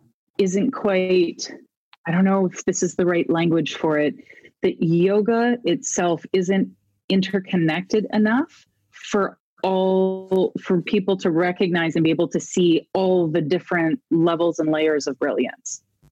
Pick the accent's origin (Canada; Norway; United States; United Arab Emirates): Canada; And I was like, "Oh no, I'm Canadian." And they were like, "Yeah, American." And I was like, "Oh no, I'm Canadian."